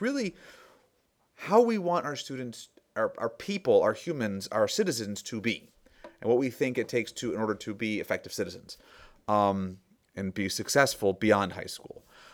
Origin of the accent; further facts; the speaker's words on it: Connecticut, United States; moved away; I'm from away. I'm not originally from Maine, I'm from Connecticut.